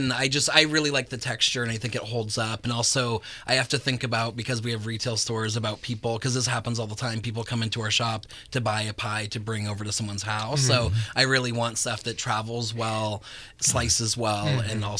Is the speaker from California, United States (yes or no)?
yes; Healdsburg, California, United States; Yeah, I was born and raised in Healdsburg. Okay. So I'm very local, small town boy.